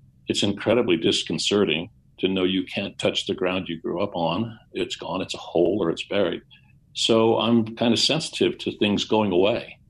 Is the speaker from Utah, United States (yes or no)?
yes; Bingham Canyon, Utah, United States; This is something I grew up with. I grew up in Bingham Canyon.